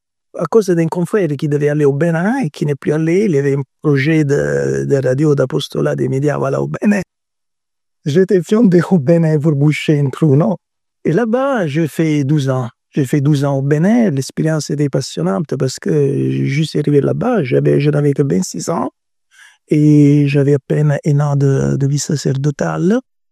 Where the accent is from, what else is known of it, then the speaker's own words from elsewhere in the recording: Italy; French is a second language; Et parce que je suis italien.